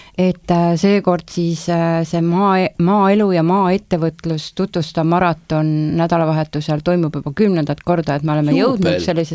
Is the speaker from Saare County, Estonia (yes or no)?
yes; Saare County, Estonia; me oleme ju saarlased